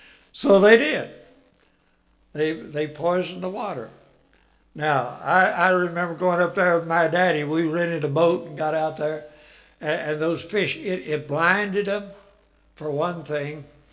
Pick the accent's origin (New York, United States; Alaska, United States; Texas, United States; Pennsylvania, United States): Texas, United States; Quitman; I was raised down in near Quitman in East Texas.